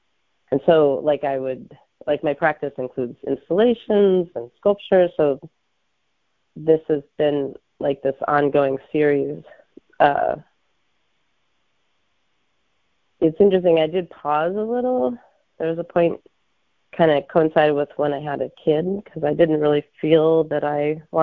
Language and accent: English; Midwest, United States; I'm from the Midwest.